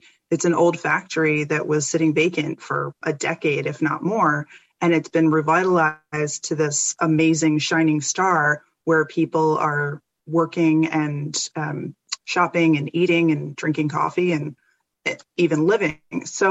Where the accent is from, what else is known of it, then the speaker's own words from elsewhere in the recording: Lancaster, Pennsylvania, United States; I might be a little bit biased since it's my hometown, but I'd like to say the city of Lancaster is doing a lot of things right.